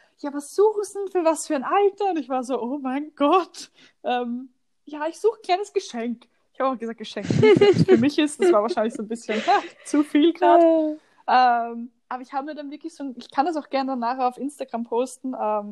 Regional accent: Vienna, Austria; Also wenn du mal bei uns in Wien bist, ich muss dir den zeigen

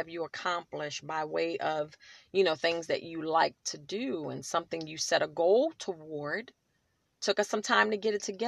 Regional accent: Philadelphia, Pennsylvania, United States; I am repping my hometown, Philadelphia, rocking my brand new Eagles jersey that I never wore

